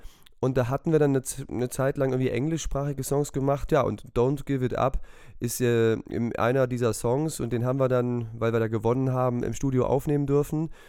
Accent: Saxony, Germany; Aber ich bin ja nun mal in Sachsen aufgewachsen. Das heißt, ich würde nicht sagen, ich rede jetzt irgendwie harten Dialekt

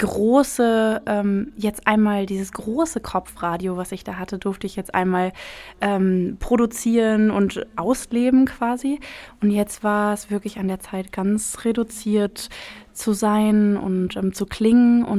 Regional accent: Berlin, Germany; moved away as an adult; dass Berlin natürlich eine Großstadt ist. Also meine Heimatstadt

